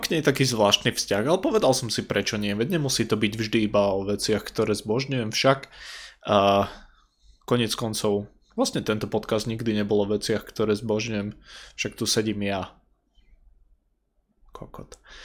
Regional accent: Žilina, Žilina Region, Slovakia; ja som zo severu, ja som zo Žiliny pôvodne

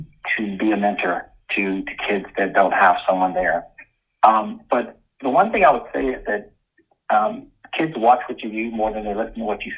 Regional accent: North Carolina, United States; When I was a child and growing up in North Carolina, went to one of the few truly integrated churches in North Carolina at that time, a racially mixed church.

